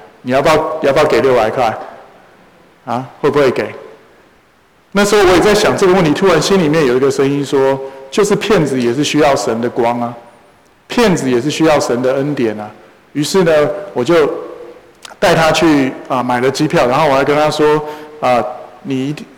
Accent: China; 因为特别是我们中国人

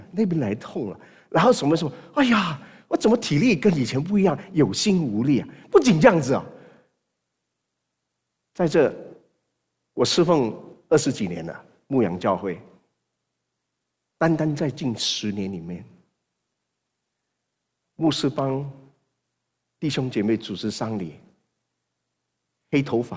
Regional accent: Malaysia; 马来西亚也不错，马来西亚真的也不错，我是马来西亚来的

